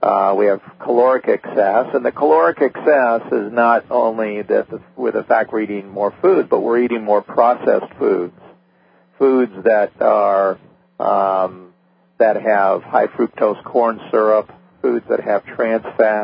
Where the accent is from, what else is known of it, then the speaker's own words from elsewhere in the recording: Miami, Florida, United States; I know as a kid growing up in Miami, we used to run around in school and ride our bikes